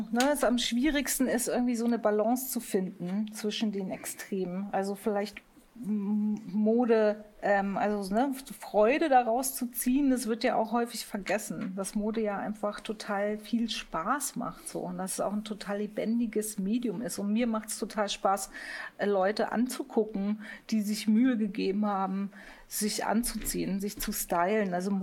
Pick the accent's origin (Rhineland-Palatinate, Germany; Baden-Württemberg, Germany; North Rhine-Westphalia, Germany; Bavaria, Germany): Bavaria, Germany; Munich; Ich bin ja in München aufgewachsen.